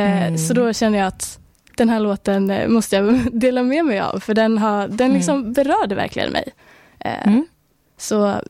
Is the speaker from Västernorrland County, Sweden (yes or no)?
yes; Sundsvall, Västernorrland County, Sweden; Denna kvinna från Sundsvall faktiskt, som är min hemstad också.